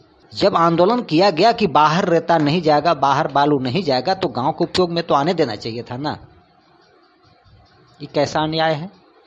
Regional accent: Jharkhand, India; now in Manesar, India; श्रमिक बानी reporter, IMT Manesar से। मैं झारखंड के रहने वाला हूँ।

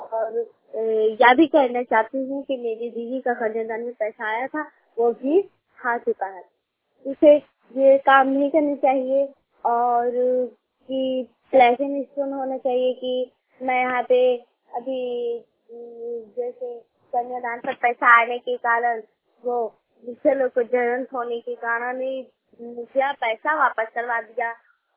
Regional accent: Koderma, Jharkhand, India; और मैं निवासी कोडरमा से, मेरा जिला कोडरमा है

